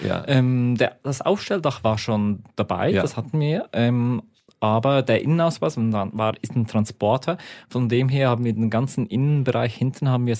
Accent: Lucerne, Switzerland; Weil es meine Heimat ist. Ich bin hier aufgewachsen. Ich darf hier leben.

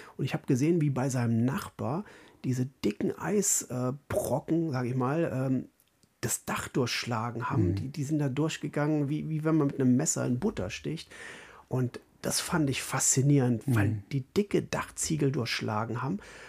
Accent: Germany; ich bin ja als Kind an der Mosel aufgewachsen, an der schönen, also ein toller deutscher Fluss im Tal gelegen, mit vielen schönen Steilhängen und guten Wein.

